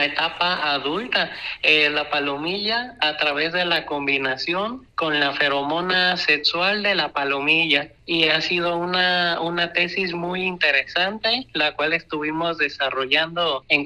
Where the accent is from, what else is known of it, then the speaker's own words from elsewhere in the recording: Sahuayo, Michoacán, Mexico; born there; la región Ciénega de Chapala, Michoacán, en donde se ubica Sahuayo, mi ciudad natal